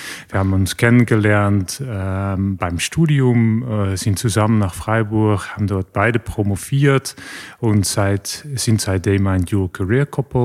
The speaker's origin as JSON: {"language": "German", "country": "Netherlands", "tie": "born there", "accent": "Dutch", "second_language": "German", "said": "wurde geboren in den Niederlanden, wie man sicherlich auch meinen Namen und auch meinen Dialekt schon ein bisschen erahnen kann. Ich wurde geboren in der Mitte des größten Wald- und Naturschutzgebietes des Landes"}